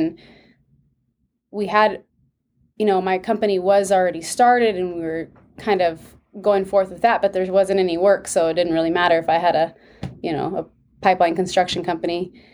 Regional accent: California, United States; So I grew up in California, and I joined the military and did that for a little bit.

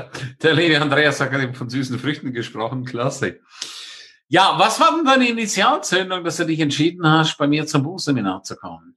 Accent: Switzerland; da ich ja selber ein Schweizer bin und dann aus meiner Heimat, aus meiner fernen Heimat

